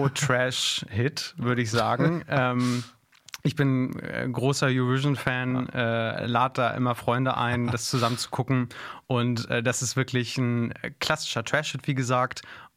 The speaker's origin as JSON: {"language": "German", "town": "Bad Bramstedt", "region": "Schleswig-Holstein", "country": "Germany", "said": "Ich komme aus Bad Bramstedt, dem Nachbarkreis"}